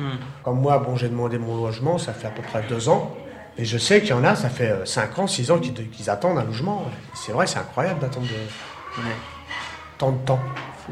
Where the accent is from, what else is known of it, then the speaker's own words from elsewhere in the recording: France; born there; Pourtant, je suis né en France et je me sens vraiment pas français, mais je me sens bien quoi ici.